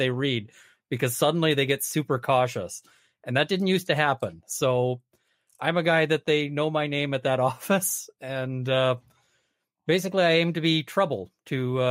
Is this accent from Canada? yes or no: yes; Vancouver, British Columbia, Canada; So grew up in Vancouver. One brother, he's off now in Kelowna.